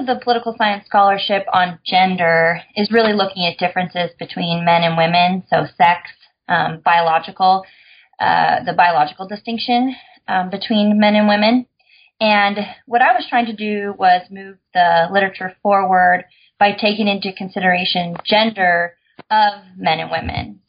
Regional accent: Idaho, United States; moved away as an adult; now in California, United States; but I'm from Idaho. So I moved to California at 18 and have been lucky enough to get to stay here.

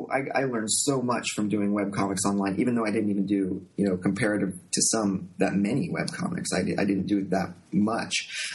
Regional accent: Indiana, United States; growing up in Indiana, I could draw comics to entertain my friends

